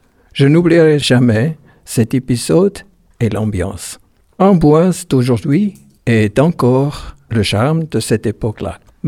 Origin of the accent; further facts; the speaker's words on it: Switzerland; French is a second language; je suis de la Suisse. Je suis venu en France pour améliorer mon français d'école dans un environnement authentique francophone. Je suis venu pour la première fois en 1976.